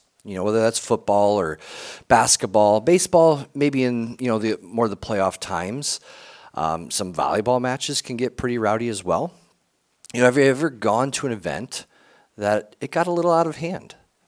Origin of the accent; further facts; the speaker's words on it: Ohio, United States; growing up in Ohio, as close to Sandusky, which they have this place called Cedar Point, it's an amusement park